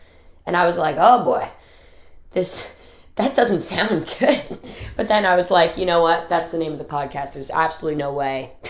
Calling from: Seattle, Washington, United States; I'm phoning in from Seattle, Washington, the beautiful home of grunge.

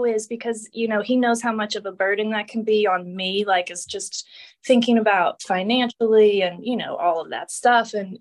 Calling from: Pittsburgh, Pennsylvania, United States; Yes. I'm in Pennsylvania, Pittsburgh.

